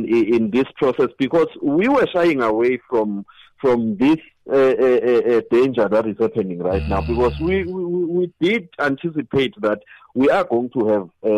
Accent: Mpumalanga, South Africa; when the provincial coordinator is from Esanzeni, I'm from Getsibande.

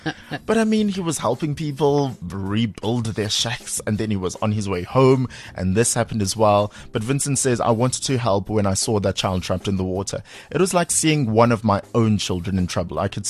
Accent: Durban, KwaZulu-Natal, South Africa; I was at home growing up in Durban

